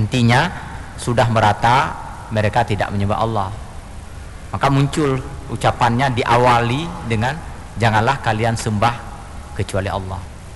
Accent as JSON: {"language": "Indonesian", "region": "Aceh", "country": "Indonesia", "tie": "born or raised there", "said": "kalau di kampung saya malah dibilang lagi dengan bahasa Aceh, pekahan entamong"}